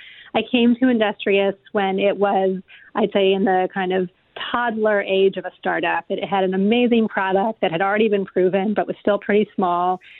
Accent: Philadelphia, Pennsylvania, United States; Well, I'll start by saying that I grew up in Philadelphia, but actually as a child traveled to South Florida a fair amount to see all of my grandparents who lived there at the time.

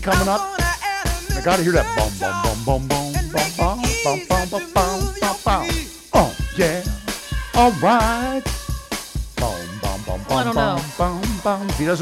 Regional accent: North Miami Beach, Florida, United States; And that's right, you can hear it in my voice. I'm a redneck from North Miami Beach.

